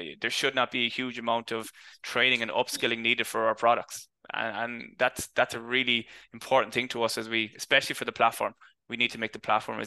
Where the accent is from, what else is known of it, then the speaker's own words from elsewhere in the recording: Ireland; I think, I don't know, is it being Irish or culture or whatever, but I like picking up the phone.